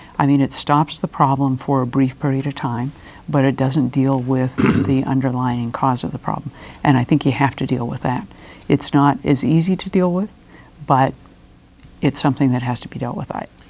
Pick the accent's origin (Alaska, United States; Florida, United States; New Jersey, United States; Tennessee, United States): Alaska, United States; Ketchikan; I was born and raised in Ketchikan. I'm a lifelong Alaskan. My family has been here for four generations.